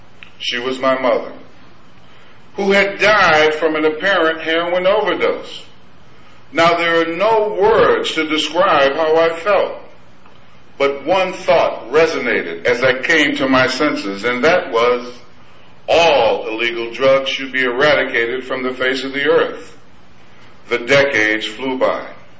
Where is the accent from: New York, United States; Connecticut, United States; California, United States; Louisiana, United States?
Connecticut, United States; Hartford; I was born and raised here in Hartford, Connecticut. Played high school basketball at the field house here.